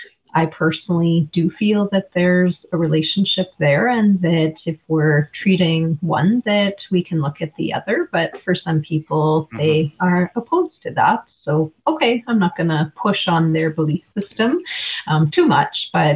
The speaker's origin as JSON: {"language": "English", "town": "Calgary", "region": "Alberta", "country": "Canada", "said": "Yeah, you're a native Calgarian as well."}